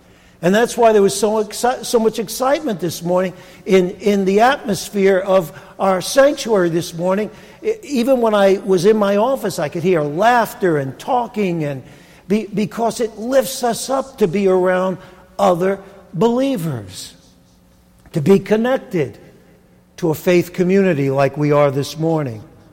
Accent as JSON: {"language": "English", "region": "New York", "country": "United States", "said": "if one thing I know about being a New Yorker is that New Yorkers have strong personalities."}